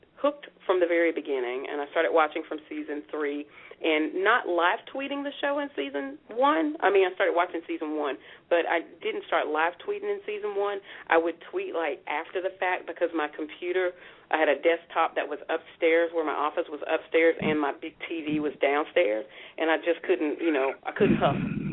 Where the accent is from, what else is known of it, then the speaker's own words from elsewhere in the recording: Alabama, United States; being a black woman from, I grew up in Alabama, coming from the place that I grew up